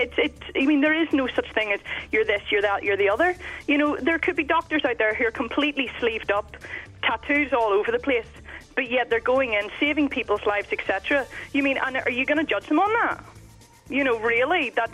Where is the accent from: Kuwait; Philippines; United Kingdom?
United Kingdom; Belfast, Northern Ireland; I myself am from working class. I'm from East Belfast.